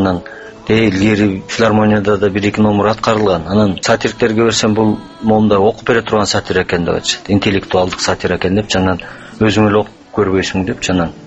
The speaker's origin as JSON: {"language": "Kyrgyz", "town": "At-Bashy", "region": "Naryn Region", "country": "Kyrgyzstan", "tie": "born or raised there", "said": "Балалыгым менен ат башынын тоолорунун арасында өткөн. Бир өмүрүм дагы эле ушул жак менен шайбере таасирде эле."}